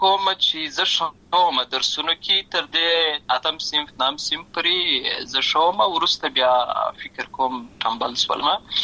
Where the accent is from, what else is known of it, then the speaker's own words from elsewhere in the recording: Lashkar Gah, Helmand, Afghanistan; زه په اصل کې د ورزغان ولایت یم، اما زه په هلمند ولایت لشکرګاه کې پیدا شوی یم، اما د لوی سوی یم، عملته می شونځي ستاده، عملته می ټول ژوند می لامه غزای څخه پیل شوی دی، خو په اصل کې زه د ورزغان ولایت څخه.